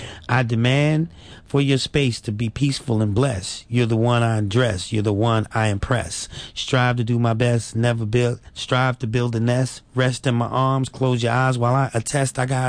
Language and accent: English; United States; now in Philadelphia, United States; this was like a growing up in Carolina. I lived in Philly for 20 years